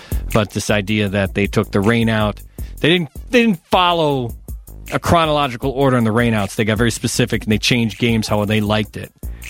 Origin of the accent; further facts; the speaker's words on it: Wonder Lake, Illinois, United States; I grew up in Wonder Lake where just everybody had three fingers when it was all said and done, you know.